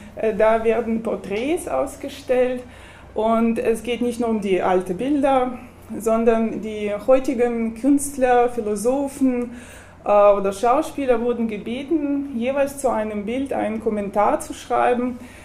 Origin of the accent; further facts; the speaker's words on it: Saint Petersburg, Russia; German is a second language; now in Karlsruhe, Germany; wie Sie an meinem Namen vielleicht sehen und dem Akzent hören, komme ich aus Russland. Ich komme aus St. Petersburg und es ist so eine Kulturstadt, Stadt der Museen.